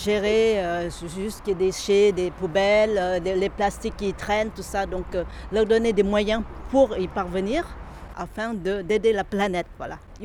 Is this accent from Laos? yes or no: yes; Laos; donc au Laos, mon pays d'origine